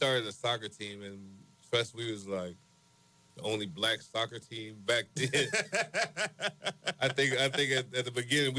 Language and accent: English; Baton Rouge, Louisiana, United States; I'm a Schuylerville boy, born and raised in Schuylerville. How does it feel if you know anything about Baton Rouge? I'm right at the back gates of Southern University. Grew up there.